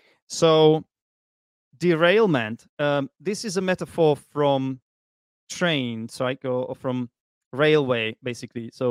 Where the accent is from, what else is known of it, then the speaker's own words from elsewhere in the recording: Prague, Czechia; but I am from Prague, actually. My childhood passion for football blossomed amidst the city's cobbled streets.